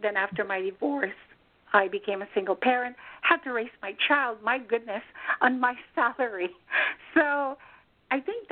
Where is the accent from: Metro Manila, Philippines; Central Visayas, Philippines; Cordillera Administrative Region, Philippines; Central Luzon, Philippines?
Metro Manila, Philippines; Manila; English is a second language; moved away as an adult; now in United States; I am Filipina. I was born, raised, and proudly educated in Manila, Philippines. I immigrated to the United States in 1982, and I have been a U.S. citizen for many, many, many years.